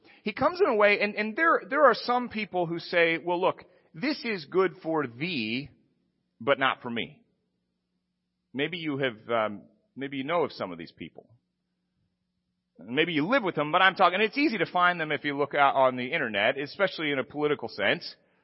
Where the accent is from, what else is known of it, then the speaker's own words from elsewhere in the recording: Fort Wayne, Indiana, United States; I grew up in Fort Wayne. I didn't speak French in Fort Wayne.